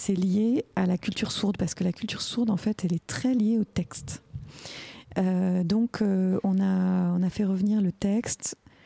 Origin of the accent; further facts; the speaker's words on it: France; vu que j'étais à Berlin en tant que Française